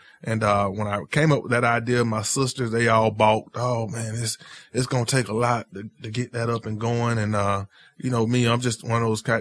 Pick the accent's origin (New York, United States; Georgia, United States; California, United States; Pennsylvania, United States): Georgia, United States; Albany; I'm originally from Albany, Georgia, which is a small little city in Southwest Georgia, if you're familiar with the Georgia area.